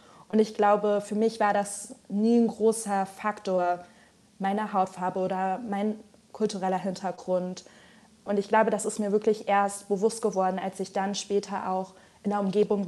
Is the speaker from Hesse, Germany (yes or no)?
yes; Frankfurt, Hesse, Germany; weil ich eben in Frankfurt aufgewachsen bin, eine international geprägte Großstadt mit Menschen aus den verschiedensten Teilen der Welt, ein sehr großer Anteil von Personen mit Migrationshintergrund.